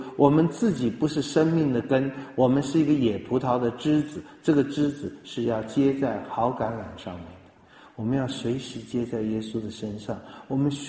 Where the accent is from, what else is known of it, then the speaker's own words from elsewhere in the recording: China; 我们中国人不看重law